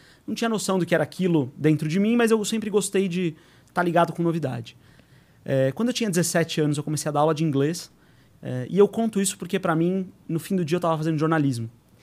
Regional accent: São Paulo, Brazil; Eu queria ficar em São Paulo, eu sou de São Paulo.

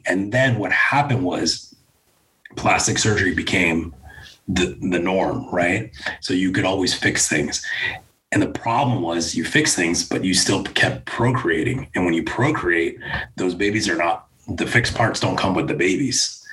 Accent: California, United States; And I'm okay, I'm from Orange. I was in Orange County at the time.

